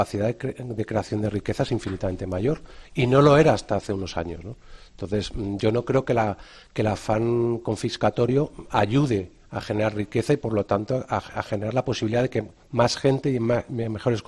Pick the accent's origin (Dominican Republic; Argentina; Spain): Spain; Andalusia; soy andaluz